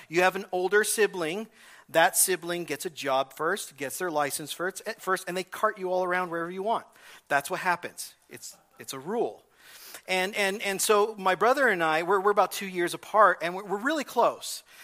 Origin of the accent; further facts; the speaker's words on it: California, United States; because I'm from Southern California. Took me all the way to East L.A. I was near more Orange County.